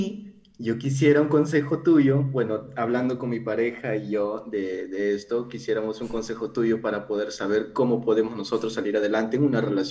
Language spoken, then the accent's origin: Spanish; Peru; Ella es de México y yo soy de Perú.